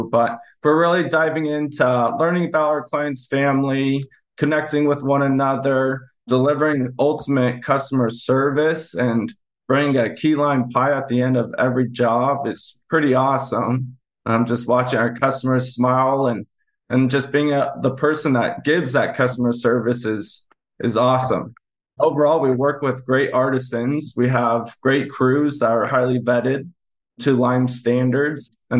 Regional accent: Denver, Colorado, United States; with Lime Painting is just by the relationship that … had with Nick Lopez, our church growing up in Denver.

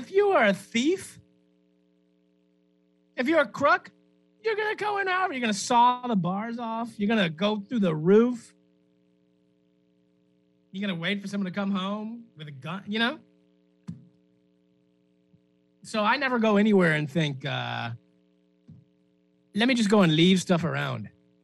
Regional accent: Nassau, New Providence, Bahamas; Now, that may be because I'm from Nassau

